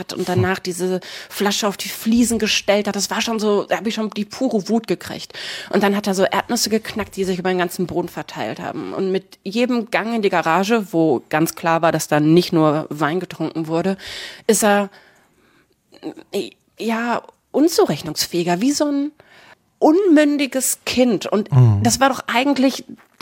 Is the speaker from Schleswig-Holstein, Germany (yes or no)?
no; Herne, North Rhine-Westphalia, Germany; Ja, ich bin in Herne zur Schule gegangen.